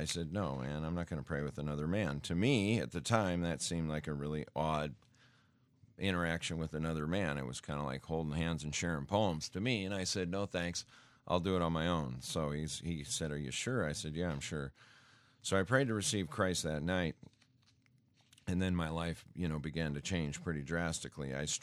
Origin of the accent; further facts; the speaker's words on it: Great Falls, Montana, United States; moved away; when I was growing up, we lived in a part of Montana where we lived in my hometown of Great Falls.